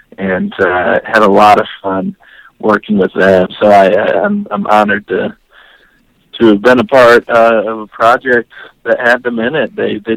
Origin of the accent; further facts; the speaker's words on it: Illinois, United States; now in Nashville, United States; Well, I hail from the Chicago area. Grew up there. Went to college at Taylor University in Indiana